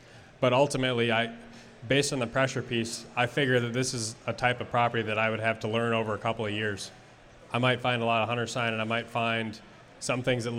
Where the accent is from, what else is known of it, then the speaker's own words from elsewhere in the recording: Wisconsin, United States; I grew up in Wisconsin, and the number of hunters that I see gun hunting in public places in Minnesota far exceeds in a lot of scenarios.